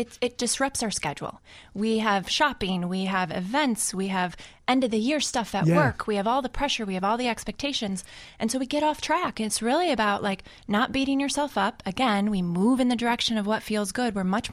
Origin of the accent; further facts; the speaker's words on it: Wisconsin, United States; I'm from Wisconsin, so I like my